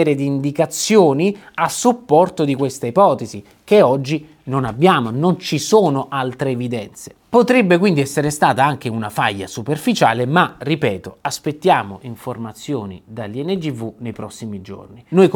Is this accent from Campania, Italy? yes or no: yes; Naples, Campania, Italy; e qui lo dico da napoletano e da geologo